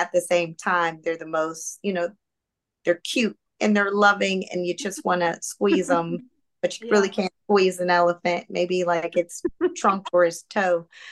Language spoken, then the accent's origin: English; Pittsburgh, Pennsylvania, United States; I grew up in Pittsburgh, so we're huge right. Pittsburgh Steeler fans there.